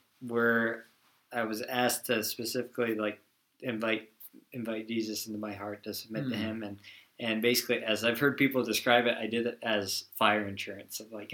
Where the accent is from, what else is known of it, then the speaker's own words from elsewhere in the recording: Leroy, Pennsylvania, United States; also born or lived in Granville; now in Canton, United States; I grew up in Granville until I was about 7, then moved down to Leroy and grew up there, and then moved away, did missions for a while, lived in Williamsport for about 2.5 years, and then now I live in Canton, right downtown.